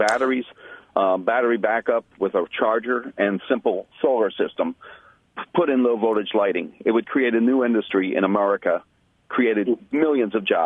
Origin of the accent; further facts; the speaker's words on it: Philadelphia, Pennsylvania, United States; now in Gary, United States; anyhow, I was born and raised in Philly.